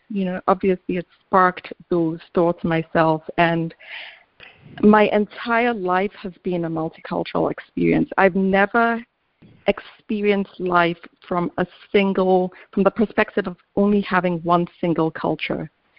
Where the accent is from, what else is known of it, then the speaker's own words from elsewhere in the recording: Accra, Greater Accra, Ghana; My father is a quarter German, three quarters Ghanaian. And I grew up in Ghana, which in Accra, which a lot of people don't realize is quite multicultural. And I went to international schools.